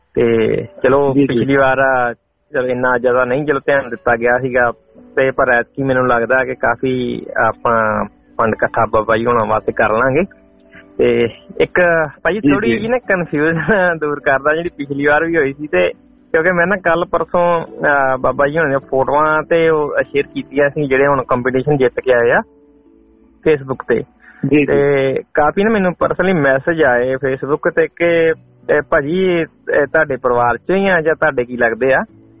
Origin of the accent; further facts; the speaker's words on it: Tarn Taran, Punjab, India; ਤੇ ਉਹ ਗੁਰਦਾਸਪੁਰ ਤੋਂ ਤੇ ਮੈਂ ਤਰਨ ਤਾਰਨ ਤੋਂ ਆ।